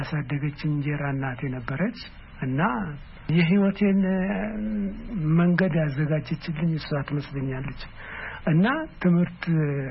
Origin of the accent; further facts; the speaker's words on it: Nekemte, Oromia, Ethiopia; born there; እኔ የተወለድኩት ለቀምት ነው